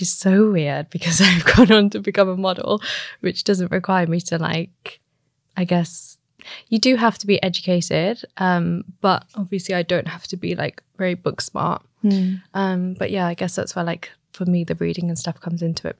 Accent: Midlands, United Kingdom; also born or lived in London; I was born in London, but then we moved to the Midlands when I was very young. I think I was like 5 or 6 months old. So I've been raised in the Midlands, but because of work, I've just lived all over.

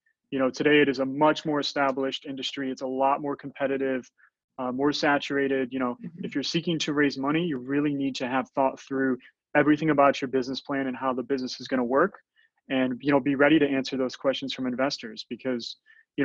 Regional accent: Midwest, United States; I come from the Midwest and I worked in investment banking in Chicago for a number of years

